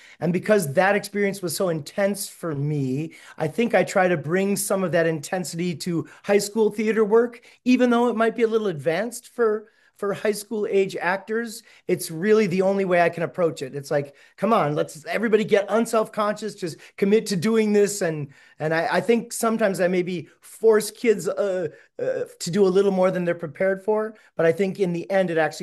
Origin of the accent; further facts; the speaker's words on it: Wisconsin, United States; I come from Wisconsin. My dad was an electrician, very blue collar.